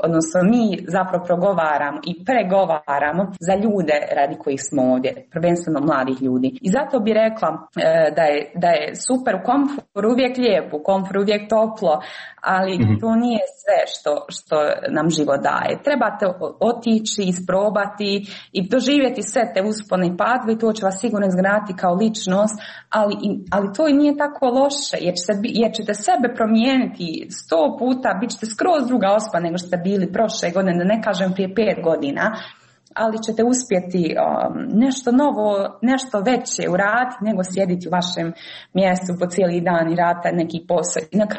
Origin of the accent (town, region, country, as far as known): Mostar, Federation of Bosnia and Herzegovina, Bosnia & Herzegovina